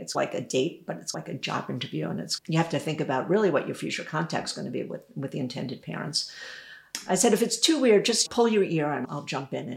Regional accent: New York, United States; I said, I'm from New York. You can tell me anything.

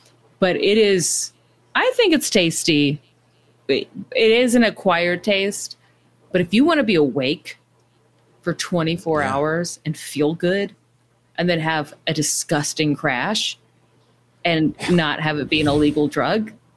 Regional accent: Texas, United States; From Texas. Yeah, I'm from Central.

